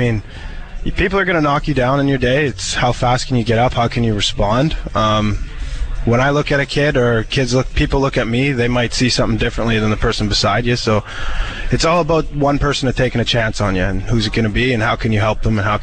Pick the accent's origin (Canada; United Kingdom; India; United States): Canada; Vibank, Saskatchewan; When I was younger, I grew up in Vibank, Saskatchewan, so there's not a lot you could do there.